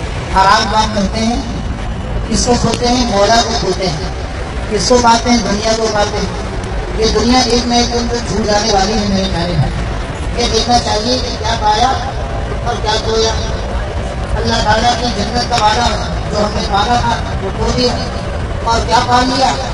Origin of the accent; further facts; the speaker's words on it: Karachi, Sindh, Pakistan; میں کراچی کا رہنے والا ہوں اس لیے کراچی کی بات کروں گا